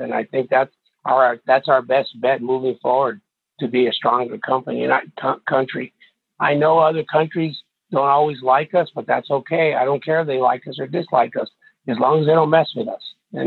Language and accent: English; California, United States; now in Pueblo, United States; I came from Southern California 45 years ago, and that's the first thing that struck me was how wonderful people are in Pueblo